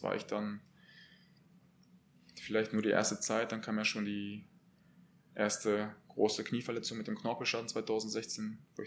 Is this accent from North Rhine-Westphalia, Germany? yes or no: yes; North Rhine-Westphalia, Germany; Ich komme ja auch aus der Region